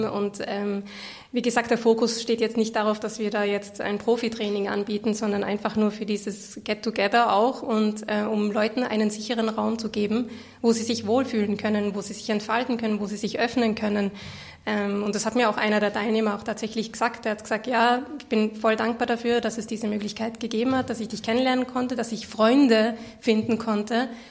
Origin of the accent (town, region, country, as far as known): Tyrol, Austria